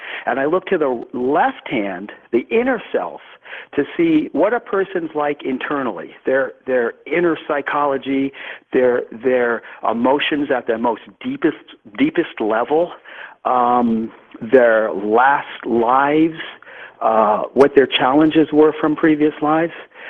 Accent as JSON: {"language": "English", "region": "California", "country": "United States", "said": "It looks, I'm from California, so like gnarly."}